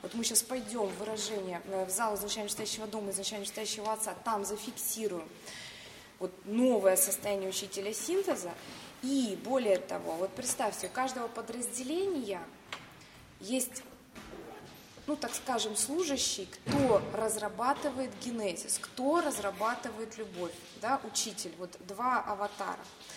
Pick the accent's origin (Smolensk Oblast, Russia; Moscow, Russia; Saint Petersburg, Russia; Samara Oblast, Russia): Moscow, Russia; Я из Москвы, глава подразделения.